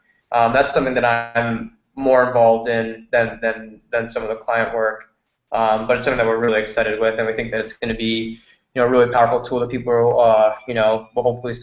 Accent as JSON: {"language": "English", "region": "New England", "country": "United States", "said": "I'm 29 years old. I'm originally from New England, about 40 minutes north of Boston."}